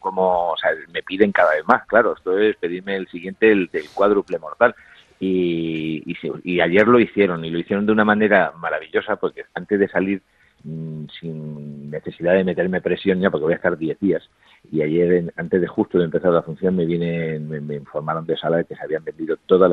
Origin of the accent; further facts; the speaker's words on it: Melilla, Spain; born there; Yo nací en Melilla, que es Bilbao